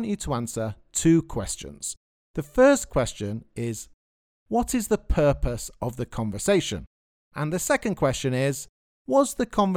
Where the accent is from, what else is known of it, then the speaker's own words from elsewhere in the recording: Yorkshire and the Humber, United Kingdom; accent: Yorkshire; My Yorkshire accent is much lighter than it used to be, although when I go home for a holiday, it gets much stronger.